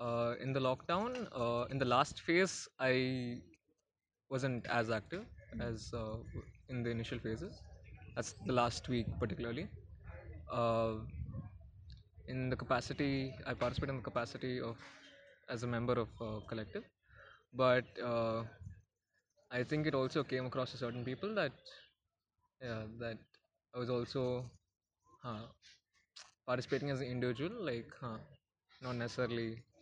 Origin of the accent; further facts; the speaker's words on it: Karnataka, India; I'm from Karnataka. By family from Kerala, but I've stayed in Karnataka all my life.